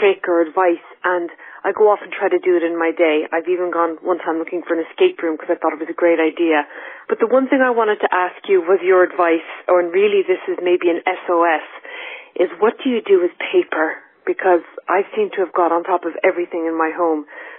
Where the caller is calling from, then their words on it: Dublin, Leinster, Ireland; I'm calling from Dublin in Ireland.